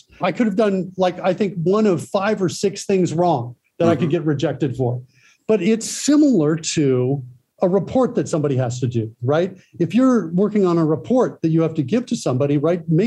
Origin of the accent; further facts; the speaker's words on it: Spain; Hi, I'm from Spain, everybody.